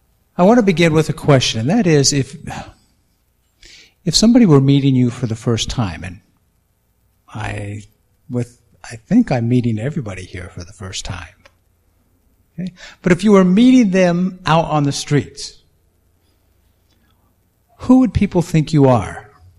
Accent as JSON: {"language": "English", "town": "San Diego", "region": "California", "country": "United States", "tie": "born or raised there", "said": "In fact, that's where I was born and raised. This is San Diego. That's my hometown."}